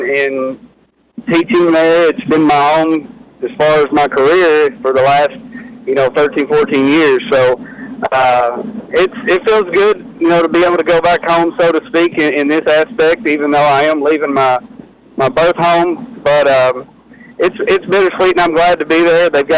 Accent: United States; obviously, I was born and bred in McLean County

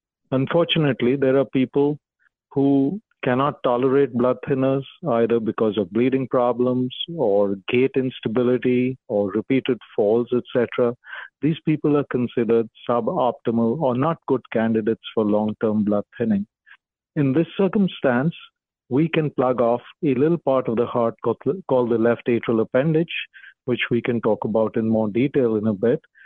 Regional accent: India; moved away as an adult; now in United States; I'm originally from India and got here in the mid-90s where I did my residency in Cleveland.

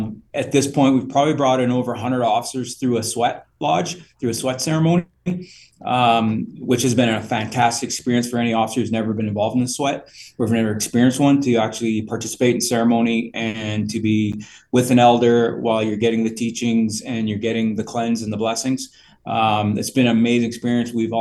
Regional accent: Manitoba, Canada; I'm from Treaty One

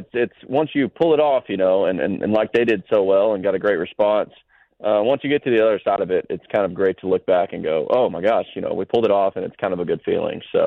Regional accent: Fort Worth, Texas, United States; I mean, I grew up in Texas and kind of watched his career take off, and you know, I had the pleasure of watching him in some smaller clubs, you know, around Fort Worth growing up

